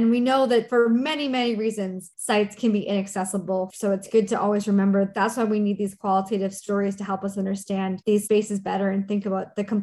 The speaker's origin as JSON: {"language": "English", "country": "Canada", "said": "I'm Canadian, so a Tim Hortons or a McDonald's is relatively wide pathways"}